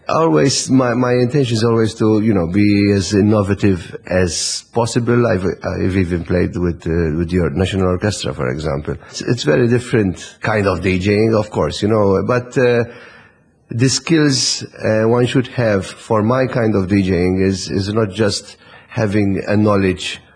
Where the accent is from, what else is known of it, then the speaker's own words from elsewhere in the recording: Cospicua, South Eastern Region, Malta; It was a small community radio in my hometown in Cospicua.